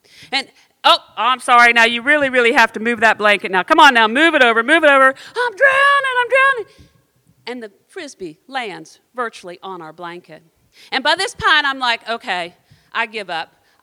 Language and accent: English; Pensacola, Florida, United States; now in Pittsburgh, United States; You know, I live in Pittsburgh now, but I grew up down in Pensacola.